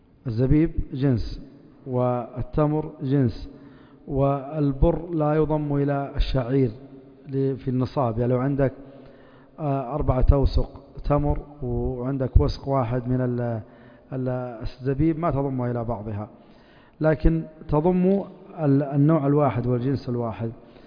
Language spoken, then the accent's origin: Arabic; Yanbu, Medina Province, Saudi Arabia; قديما عندنا في ينبع والناس كثير حتى في كثير من البلدان